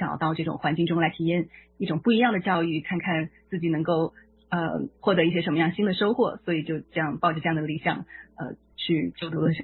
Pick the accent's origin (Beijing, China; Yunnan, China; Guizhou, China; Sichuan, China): Sichuan, China; Chengdu; 我爸爸妈妈也是从我的老家四川成都赶到美国的学校大学来参加我的毕业典礼